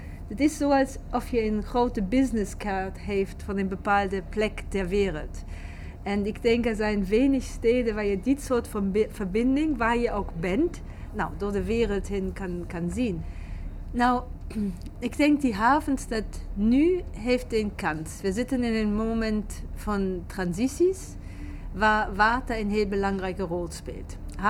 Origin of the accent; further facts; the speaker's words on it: Hamburg, Germany; Dutch is a second language; now in Rotterdam, Netherlands; Dus ik ben opgegroeid in Hamburg.